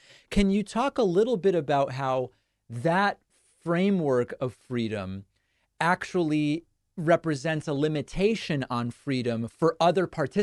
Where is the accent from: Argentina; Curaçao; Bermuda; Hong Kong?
Argentina; now in United States; As many of you no doubt know, I'm originally from Argentina.